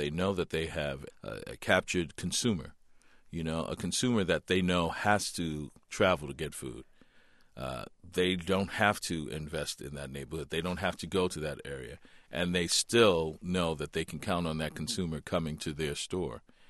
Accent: New Orleans, Louisiana, United States; now in New York, United States; growing up in New Orleans, where so much of the culture is based around food, is unacceptable.

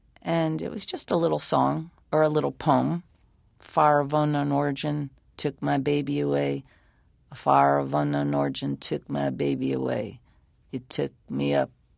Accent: New Jersey, United States; accent: South Jersey; with my accent, especially my thick South Jersey accent back then, it was, I had such a draw in my talking

